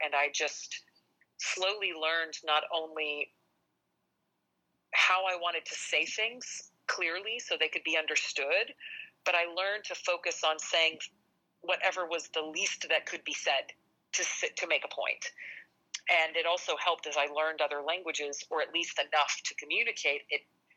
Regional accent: Jacksonville, Florida, United States; accent: Southern; I had a super heavy Southern accent. I grew up in Jacksonville, Florida.

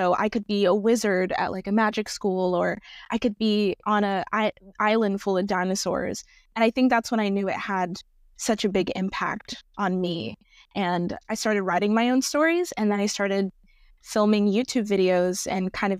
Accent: North Carolina, United States; also born or lived in Texas / Florida; Technically, I was born in Texas and grew up predominantly in North Carolina and Florida.

